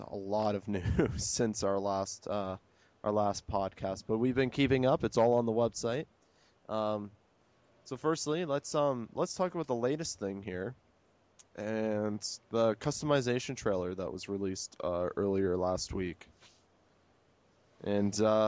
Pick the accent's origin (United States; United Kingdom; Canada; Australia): Canada; I'm Canadian. What do I know?